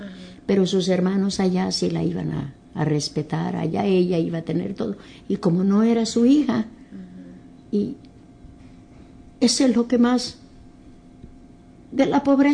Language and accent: Spanish; Palapa, Guerrero, Mexico; born there; Nací en Palapa, Guerrero.